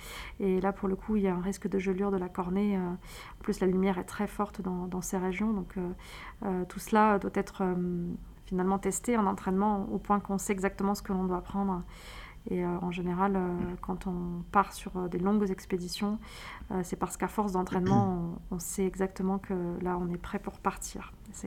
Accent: France; parce qu'on est habitué au blanc chez nous en France, mais on est plutôt habitué à la verticalité.

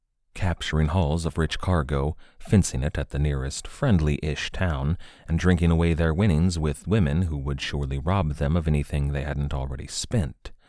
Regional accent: United States; Now I say Captain Graham because I'm an American

